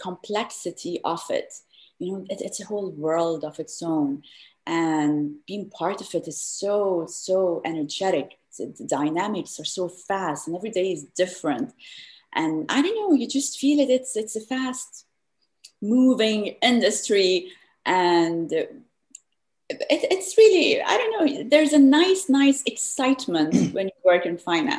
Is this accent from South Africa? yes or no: no; England, United Kingdom; moved away as an adult; also born or lived in West Africa; now in Florida, United States; I was brought up in many different places. I was born in West Africa. Mm-hmm. Then I grew up in England. I studied there. And then I moved to the States 17 years ago. So I've been in Florida for 17 years now.